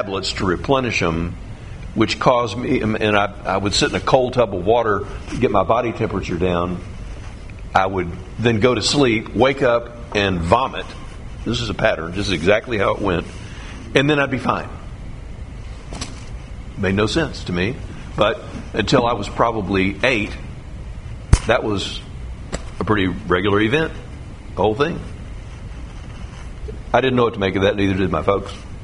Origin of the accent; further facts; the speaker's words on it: Texas, United States; I'm from Texas.